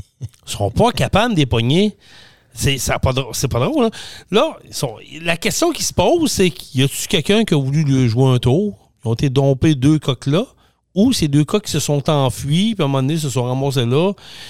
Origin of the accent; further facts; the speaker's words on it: Scott, Quebec, Canada; moi, je sais que dans mon coin de chez nous, à Scott